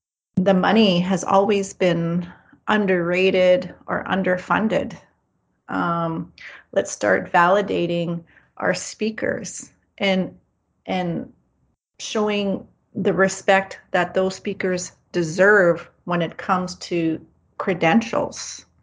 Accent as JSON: {"language": "English", "region": "Saskatchewan", "country": "Canada", "said": "I'm from Bagatawag and Sayaganik, Sturgeon Lake First Nations, Saskatchewan."}